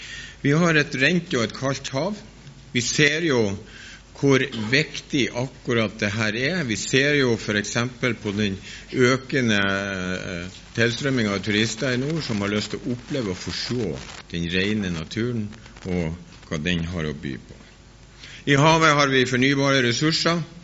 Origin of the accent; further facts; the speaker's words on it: Bodø, Nordland, Norway; Som hun var inne på, så kommer jeg fra Bodø, en kystfisker, typisk kystfisker.